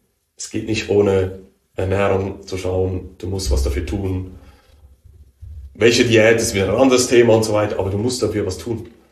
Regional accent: Switzerland; ich bin Schweizer, deutsche Autobahn, kann ich mal ein bisschen schneller fahren, oder?

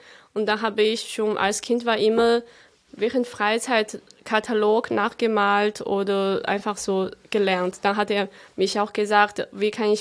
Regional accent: Chongqing, China; German is a second language; Das ist in meiner Heimatregion. Meine Heimat ist in einer noch kleineren Stadt neben dieser Stadt Chongqing.

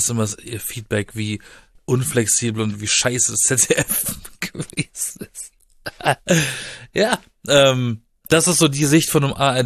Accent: Baden-Baden, Baden-Württemberg, Germany; moved away as an adult; now in Berlin, Germany; Und zwar komme ich ja aus Baden-Baden.

